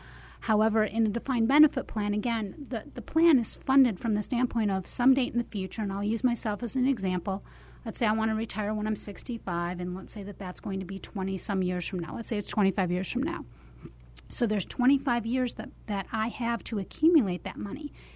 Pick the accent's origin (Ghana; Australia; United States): United States; St. Louis, Missouri; I'm from St. Louis.